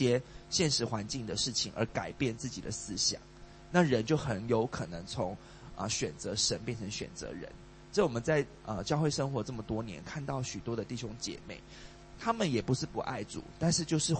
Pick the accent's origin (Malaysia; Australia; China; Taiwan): Malaysia; 好，就好像我们马来西亚人讲的广东话，其实在香港人也是觉得很奇怪的。